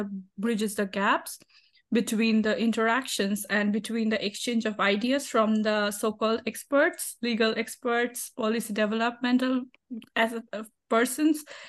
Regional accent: India; I'm from India. So while I was working in India

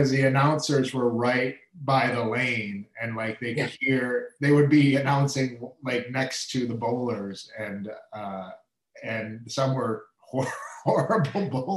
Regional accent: Milwaukee, Wisconsin, United States; I grew up on Blue Mountain Road, and after school, we would sneak into the back and you could bowl frames. And, you know, it was a classic Milwaukee dinner club.

